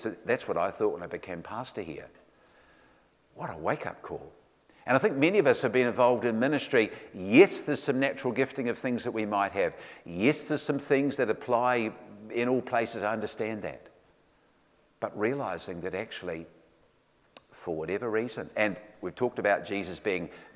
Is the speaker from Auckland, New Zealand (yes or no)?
no; Ashburton, Canterbury, New Zealand; I grew up in Ashburton, small farming town, and you probably heard far too many Ashburton anecdotes